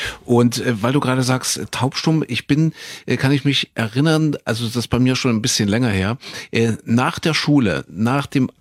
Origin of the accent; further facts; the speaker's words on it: East Germany, Germany; wir so als Ossi-Kinder, alles so ein bisschen schmuddelig